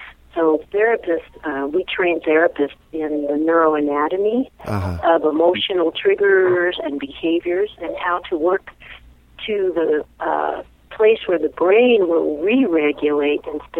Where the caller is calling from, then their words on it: Boulder, Colorado, United States; I'm from Boulder, Colorado.